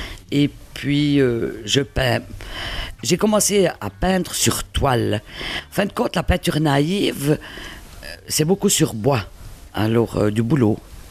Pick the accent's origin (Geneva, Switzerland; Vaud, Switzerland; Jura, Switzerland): Jura, Switzerland; Delémont; J'ai passé toute mon enfance, je suis né à Delémont, j'ai fait mes écoles à Delémont. J'étais passé 50 ans à Delémont